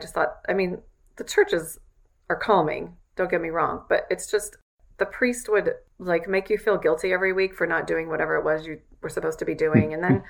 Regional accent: Midwest, United States; Well, I grew up in the Midwest in a small town that my dad had grown up in, that my grandmother had grown up in.

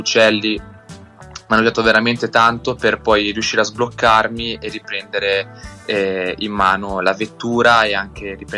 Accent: Lugano, Ticino, Switzerland; io vengo da Lugano in Svizzera e ho 22 anni

